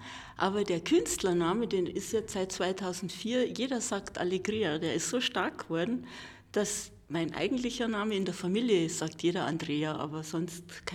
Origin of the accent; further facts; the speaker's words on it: Germering, Bavaria, Germany; also born or lived in Munich; lebe auf dem Bauernhof von meinen Urgroßeltern und bin da 1997 wieder hergezogen. Mein Vater ist in München groß geworden und ich bin in München geboren, aber in Germering dann aufgewachsen.